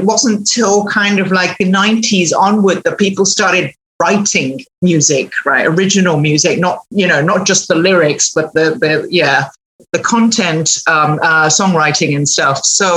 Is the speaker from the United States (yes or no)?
no; Hong Kong; accent: British; I'm from Hong Kong, from when it was a British colony. My dad was English. My mother was Chinese. So okay. I'm mixed.